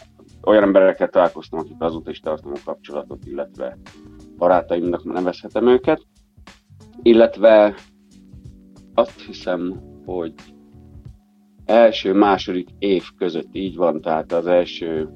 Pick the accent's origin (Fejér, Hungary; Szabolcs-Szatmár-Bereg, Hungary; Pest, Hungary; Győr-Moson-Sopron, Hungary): Pest, Hungary; Úri; now in London, United Kingdom; Én Úriból származom. Úri egy kis község. Budapesttől 35 kilométerre.